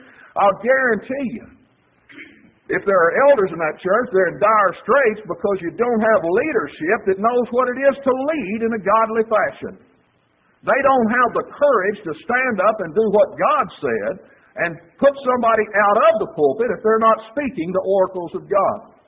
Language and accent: English; Texas, United States; I'm from Texas. But brethren, there's goofiness coming out of there that I don't want to associate with Texas.